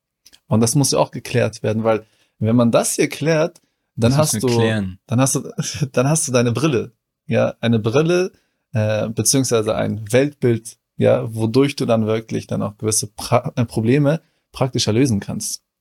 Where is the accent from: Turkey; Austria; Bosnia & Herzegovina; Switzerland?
Turkey; Bingöl; Und ich bin aus Bingöl. Die Betonung liegt auf B.